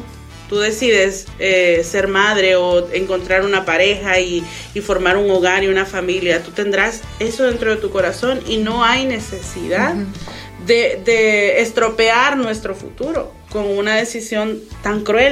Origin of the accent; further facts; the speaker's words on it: El Salvador; aunque en mi país, El Salvador, no está totalmente legalizado